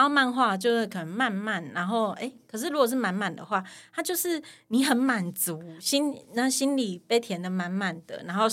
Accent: southern Taiwan, Taiwan; now in Taipei, Taiwan; 就是因为我是南部人吧

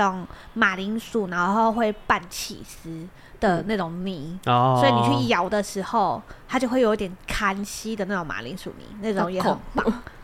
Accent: Indonesia; 因为我们从小在印尼住饭店的时候，每天早餐都有欧姆蛋

